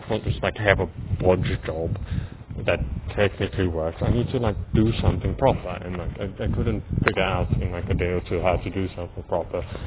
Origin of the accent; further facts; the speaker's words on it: South Africa; accent: mixed South African English, recognizably Afrikaans; my accent I know is quite mixed, although still recognizably Afrikaans